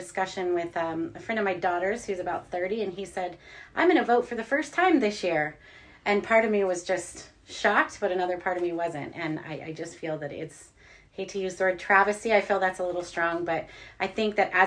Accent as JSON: {"language": "English", "region": "Idaho", "country": "United States", "tie": "born or raised there", "said": "obviously, and I grew up in Bonner County. I grew up on Upper Pack River Road."}